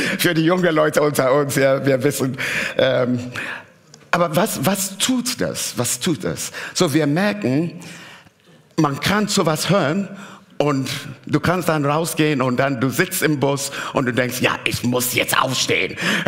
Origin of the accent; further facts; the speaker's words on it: Ghana; German is a second language; ich komme aus Ghana